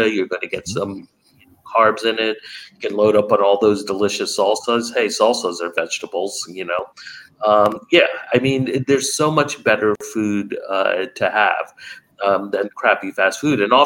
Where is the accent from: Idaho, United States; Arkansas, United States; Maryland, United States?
Maryland, United States; I grew up outside of Baltimore, and I saw this development happening in the 70s and 80s.